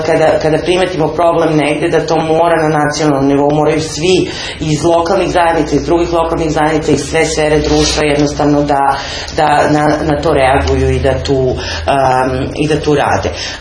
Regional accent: Niš, Southern and Eastern Serbia, Serbia; ja sam iz Niša, pa nekako mi je to slično

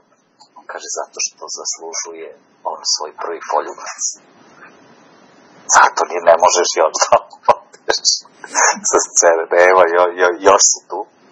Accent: Kragujevac, Šumadija, Serbia; Eto, mi smo iz Kragujevca.

